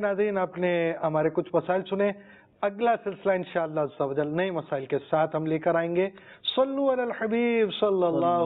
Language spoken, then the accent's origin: Urdu; Karachi, Sindh, Pakistan; اور میں تو کراچی والا ہوں